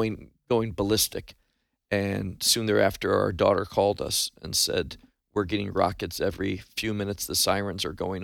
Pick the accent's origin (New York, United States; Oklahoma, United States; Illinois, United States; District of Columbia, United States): Illinois, United States; Chicago; moved away as an adult; also born or lived in Miami; now in Israel; Grew up in Chicago, and after I got married, we moved to Florida, to Miami. We were there for a number of years. But as I said, for the last 25 years, we've been in Israel